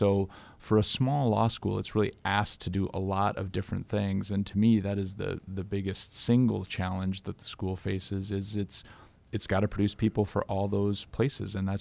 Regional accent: Miller, South Dakota, United States; My hometown of Miller has someone placed through that program, and he's got a diverse practice.

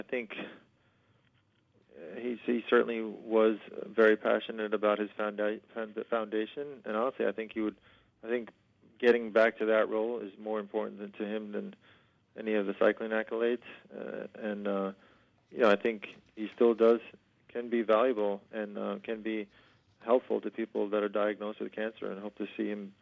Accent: New York, United States; I grew up in New York, and I learned how to race a bike in Central Park.

